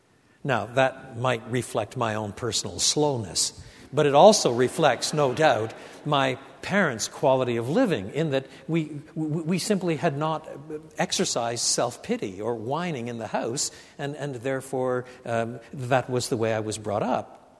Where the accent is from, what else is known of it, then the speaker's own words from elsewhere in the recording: Quebec, Canada; I was brought up in French Canada